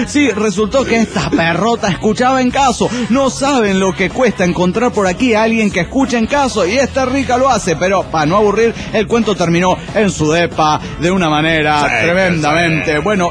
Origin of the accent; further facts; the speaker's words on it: Guadalajara, Jalisco, Mexico; de Guadalajara, Jalisco, México.